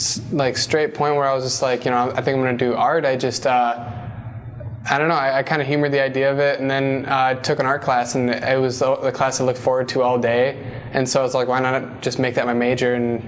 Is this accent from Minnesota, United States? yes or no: yes; Wood Lake, Minnesota, United States; I'm originally from Wood Lake, Minnesota. It's a small town of 300 people, 5 hours west.